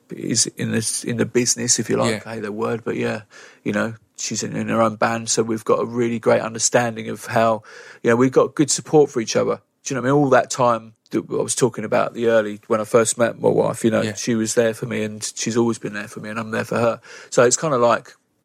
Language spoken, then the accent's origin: English; East of England, United Kingdom; growing up in Essex